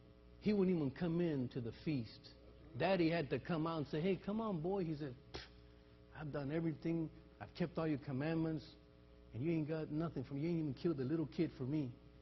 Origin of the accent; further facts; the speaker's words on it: Texas, United States; I grew up in the Alazan Apache courts. I played sports there for La Guadalupe Church.